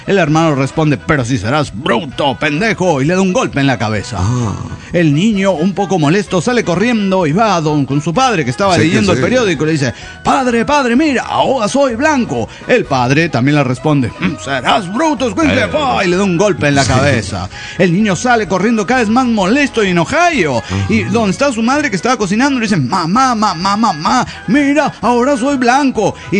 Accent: Guatemala; de Guatemala.

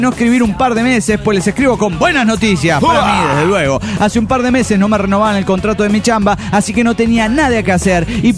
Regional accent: Cochabamba, Bolivia; Felicitaciones a mi tierra querida Cochabambina, hermosa tierra y la capital donde se come mejor en todo Sudamérica.

